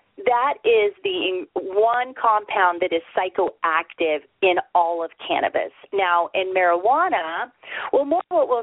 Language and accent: English; Missouri, United States; Yeah, so, you know, I'm from Missouri, as you said